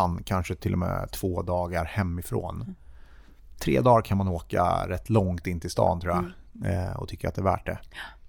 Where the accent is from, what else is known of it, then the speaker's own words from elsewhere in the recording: Sweden; Det är också rätt så knepigt som svensk att köpa.